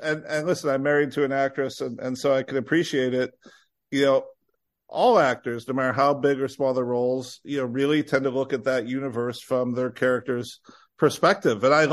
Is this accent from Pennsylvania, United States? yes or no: no; Illinois, United States; And growing up in Illinois, you know, you just get what was ever at the Metroplexes.